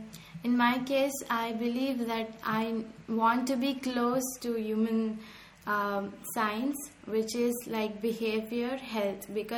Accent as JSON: {"language": "English", "region": "Gujarat", "country": "India", "second_language": "English", "said": "I'm basically from West India."}